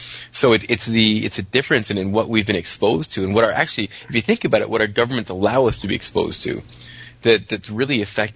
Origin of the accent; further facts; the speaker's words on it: Canada; And being a Canadian, working in a Canadian company